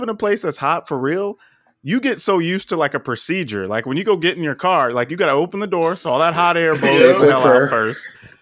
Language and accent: English; Texas, United States; Like, I grew up in Texas, and it's already hot.